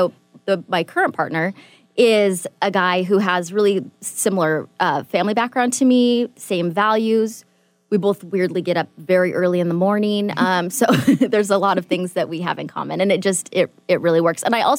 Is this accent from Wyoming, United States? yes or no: no; Seattle, Washington, United States; I moved back to Seattle, which is my hometown. I'd been living away for 10 years